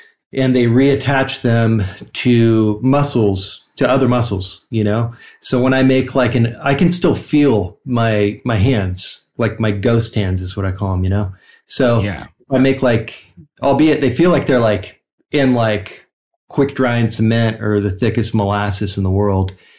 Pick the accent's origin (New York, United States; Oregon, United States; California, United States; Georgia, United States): California, United States; Orange County; I grew up in Orange County, you know.